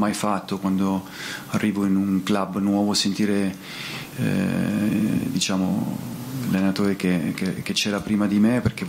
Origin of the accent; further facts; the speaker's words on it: Bocchigliero, Calabria, Italy; also born or lived in Rossano; Io sono nato a Rossano, ma sono di Bocchigliero, un paese che io amo, perché voglio bene tanto alla gente che vive lì.